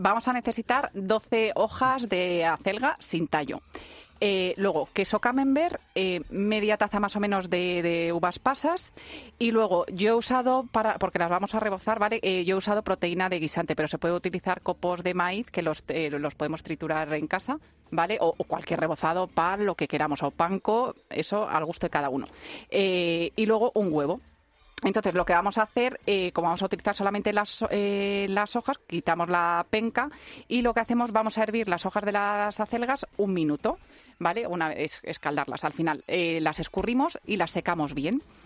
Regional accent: Villares, Spain; ayer que estuve en Villares, en mi pueblo

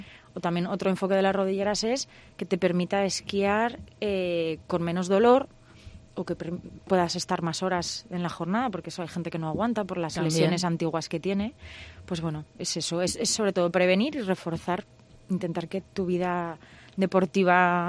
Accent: Pyrenees, Spain; somos de aquí, del Pirineo

